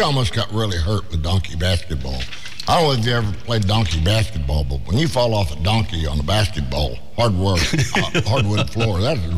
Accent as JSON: {"language": "English", "town": "San Antonio", "region": "Texas", "country": "United States", "said": "Well, I come from San Antonio, and I'm 23 years old, and boy, I'd do it"}